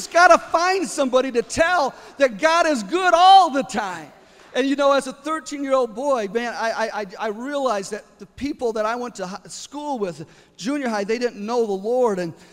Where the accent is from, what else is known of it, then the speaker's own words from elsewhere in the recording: Glenwood, Illinois, United States; And soon, I grew up in Glenwood. Kids started coming from Ford Heights.